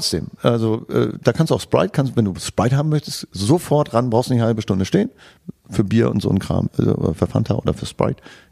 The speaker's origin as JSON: {"language": "German", "town": "Hanover", "region": "Lower Saxony", "country": "Germany", "said": "Interessiert uns als Hannoveraner"}